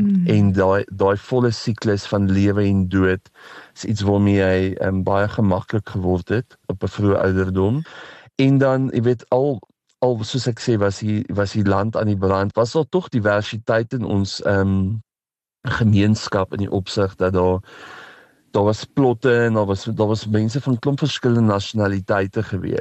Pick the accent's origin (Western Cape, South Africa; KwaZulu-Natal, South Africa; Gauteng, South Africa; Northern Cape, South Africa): Gauteng, South Africa; Pretoria; ek het groot geword net buite Pretoria op die familieplaas naby Hennopsrivier. En dit was destyds ver uit Pretoria uit gewees. So dit was platteland en ek was in 'n plaas laerskool met 150 kinders.